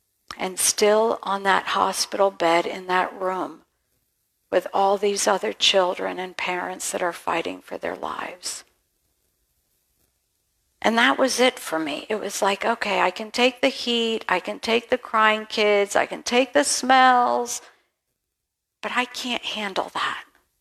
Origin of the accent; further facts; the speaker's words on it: Philippines; born there; God brought me from the day I was born in the Philippines